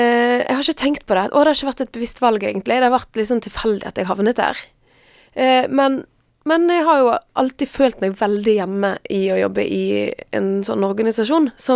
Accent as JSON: {"language": "Norwegian", "town": "Frekhaug", "region": "Vestland", "country": "Norway", "tie": "born or raised there", "said": "Jeg husker jeg snakket om når jeg vokste opp, at vannet på Frekkhaug var faktisk veldig god kvalitet på."}